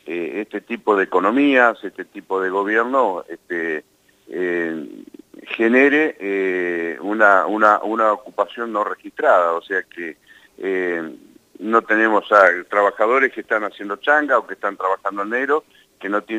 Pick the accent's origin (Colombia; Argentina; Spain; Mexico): Argentina; La Pampa; lo podamos tener nosotros como pampeanos, como argentinos